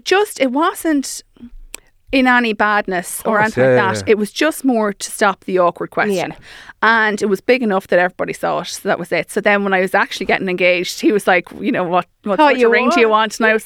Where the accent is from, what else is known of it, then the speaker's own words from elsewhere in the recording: Mullingar, Leinster, Ireland; I'm from Mullingar. There was 3 nightclubs in Mullingar.